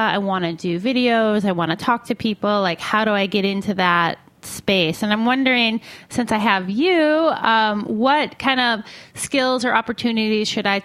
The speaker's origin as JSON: {"language": "English", "region": "Michigan", "country": "United States", "tie": "born or raised there", "said": "What? My home state. I feel like my mom made me pick plenty of blueberries."}